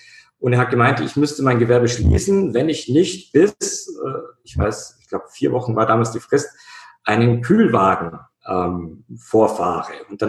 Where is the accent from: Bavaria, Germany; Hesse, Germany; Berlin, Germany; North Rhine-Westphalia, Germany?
Bavaria, Germany; Peiting; Also ich bin in Peiting aufgewachsen. Das ist ein oberbayerisches Kleindorf. Ja, also 10.000 Einwohner.